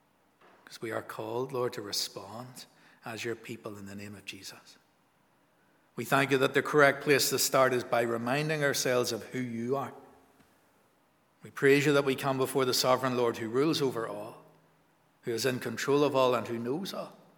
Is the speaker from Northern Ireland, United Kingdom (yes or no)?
yes; Northern Ireland, United Kingdom; So it brings back memories of growing up in Newton Breda Baptist Church.